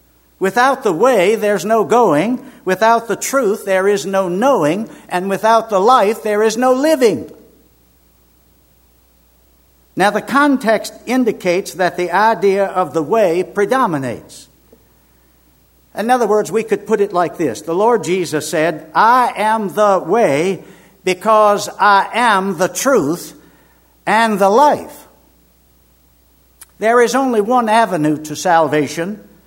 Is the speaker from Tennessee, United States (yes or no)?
no; Richmond, Virginia, United States; told him how I was saved the latter part of 1954 in my hometown of Richmond, Virginia